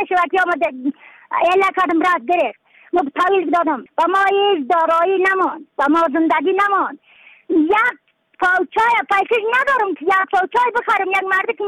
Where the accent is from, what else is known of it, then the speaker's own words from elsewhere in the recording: Badakhshan, Afghanistan; از بدخشان هستم، مرکز بدخشان، ولسوالی عتل پایان، قریه وینگ.